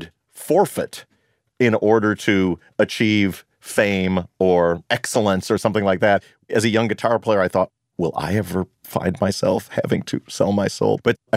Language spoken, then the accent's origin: English; Libertyville, Illinois, United States; I've been put in handcuffs coming back from the bar, walking to my mom's house of my hometown of Libertyville, for walking while black.